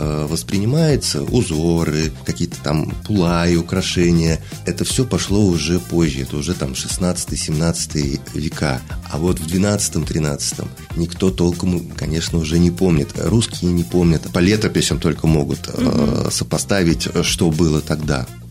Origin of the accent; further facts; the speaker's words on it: Nizhny Novgorod, Nizhny Novgorod Oblast, Russia; Тем более, учитывая, что я нижегородец, а история происходит как раз на территориях современного Нижнего Новгорода